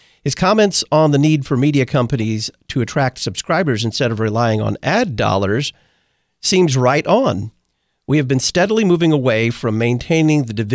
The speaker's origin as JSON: {"language": "English", "region": "Texas", "country": "United States", "tie": "born or raised there", "said": "thank you very much for listening out in my home state of Texas."}